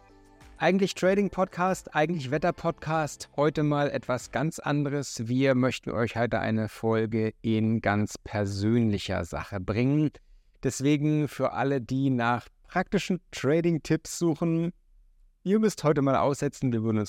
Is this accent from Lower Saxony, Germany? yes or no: no; Mecklenburg-Vorpommern, Germany; moved away as an adult; now in Hamburg, Germany; ich bin geboren in Mecklenburg-Vorpommern, in der Nähe der polnischen Grenze. Da komme ich her, da bin ich groß geworden und bin dann im Alter von zarten 19, 20, irgendwas in dem Dreh, bin ich nach Hamburg gezogen